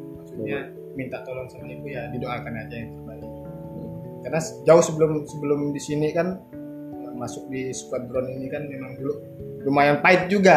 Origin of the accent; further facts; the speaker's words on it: Zimbabwe; moved away as an adult; now in Kenya; Dulu kan saya memang dari kecil di Zimbabwe kan. Sampai besar, merantau lah ke Kenya.